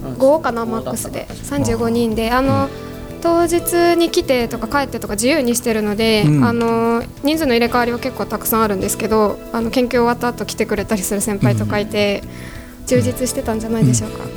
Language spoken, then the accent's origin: Japanese; Gifu, Japan; 私は岐阜出身なので、もうすぐ近くなんですけど割と。